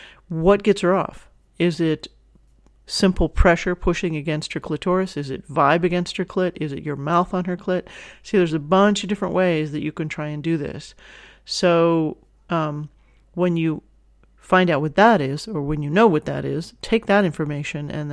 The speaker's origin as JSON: {"language": "English", "town": "San Fernando", "region": "California", "country": "United States", "tie": "born or raised there", "said": "that popped out because I was raised in San Fernando."}